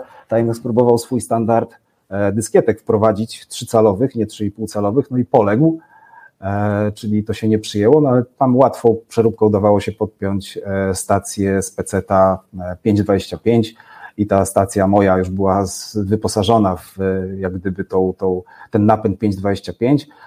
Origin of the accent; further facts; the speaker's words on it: Świdnik, Lublin Voivodeship, Poland; bo pochodzę ze Świdnika pod Lublinem